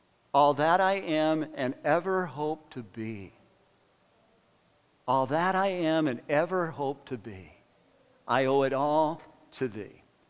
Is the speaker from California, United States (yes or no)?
yes; Fresno, California, United States; … and I have been talking a little bit about the church that we grew up in Fresno, California. We also met there.